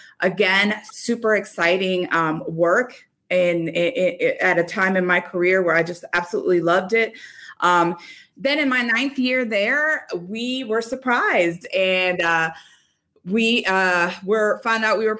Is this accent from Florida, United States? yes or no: yes; Florida, United States; I grew up in Florida lived in Orlando and then went to high school in the Florida Keys.